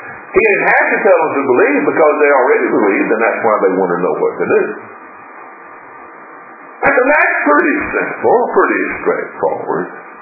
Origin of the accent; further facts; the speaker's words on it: Chattanooga, Tennessee, United States; I grew up in Chattanooga